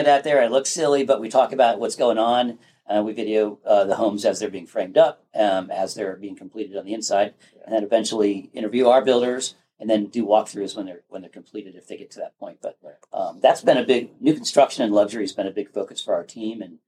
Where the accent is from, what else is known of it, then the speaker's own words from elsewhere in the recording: Pennsylvania, United States; I grew up in Pennsylvania, met my wife in Rhode Island. We got married in Rhode Island, moved out to Montana.